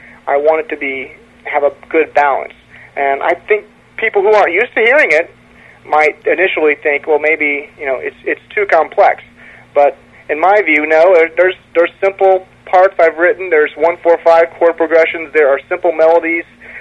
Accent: Ohio, United States; Most music I sell is not in Ohio, which is, my home state.

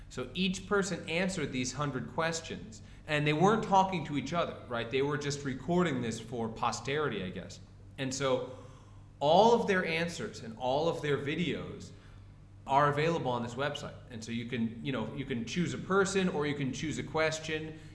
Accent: United States; but as an American, you know, I was thinking about why do we pay athletes so much money?

